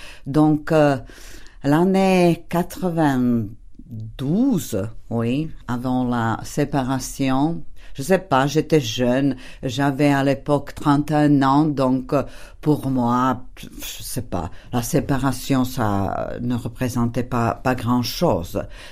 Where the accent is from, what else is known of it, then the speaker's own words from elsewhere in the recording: Hnúšťa, Banská Bystrica Region, Slovakia; now in Prague, Czechia; En Slovaquie, je viens de la Slovaquie centrale, d'une petite ville qui s'appelle Hnúšťa